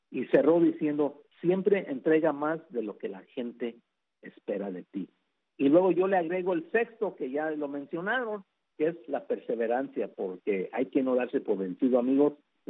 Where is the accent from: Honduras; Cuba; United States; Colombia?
United States; Yo me siento mexicano, pero al igual, obviamente también soy americano, soy nacido aquí, mis padres de México